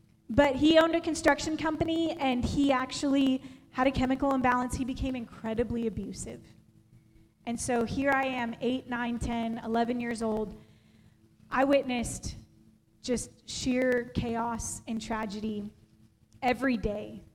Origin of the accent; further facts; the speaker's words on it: California, United States; I was raised in California. I was not raised in the South. I am such a Georgia poser. I love Georgia. I love grits, but I am from California.